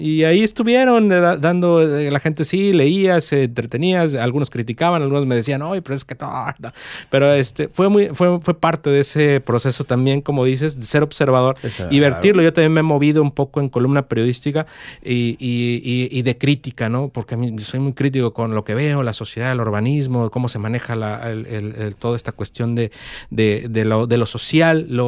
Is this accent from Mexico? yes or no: yes; Mexico; now in Cádiz, Spain; como mexicano, como alguien de otro país, lo que sea. Pero eso nunca fue impedimento para yo poder integrarme a Cádiz, a la familia.